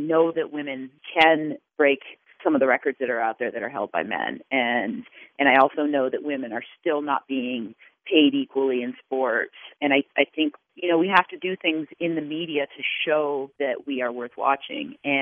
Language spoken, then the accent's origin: English; Chittenden, Vermont, United States; I grew up in Chittenden, so a lot of the south central part of it, of the trail